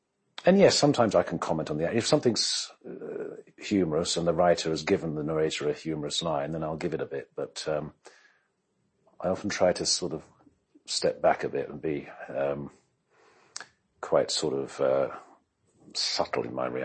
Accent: South West England, United Kingdom; accent: Devonian; I was brought up in Devon, and I had a very strong Devonian accent.

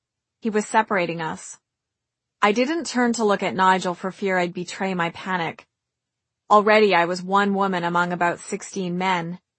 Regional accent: Canada; I told him I was from Canada, a place where many Somalis had come to live.

